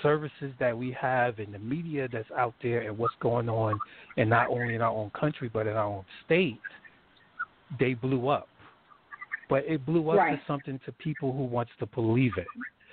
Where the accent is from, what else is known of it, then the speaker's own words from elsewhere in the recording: New Jersey, United States; So, I was born and raised in New Jersey.